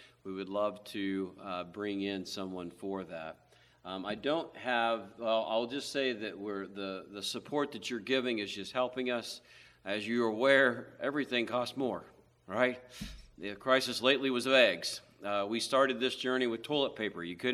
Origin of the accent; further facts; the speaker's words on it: Cincinnati, Ohio, United States; I hail from Greater Cincinnati.